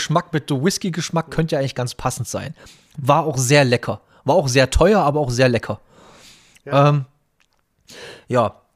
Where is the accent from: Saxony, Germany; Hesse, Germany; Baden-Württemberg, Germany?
Saxony, Germany; als Sachse